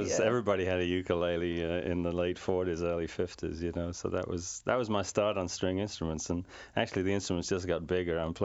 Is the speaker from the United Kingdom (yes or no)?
yes; England, United Kingdom; now in New York, United States; It was just after I first came to New York, because like you, I'm from England originally.